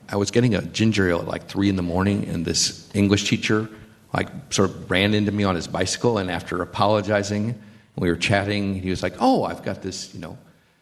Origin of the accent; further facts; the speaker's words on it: Midwest, United States; I mean, I am from the Midwest.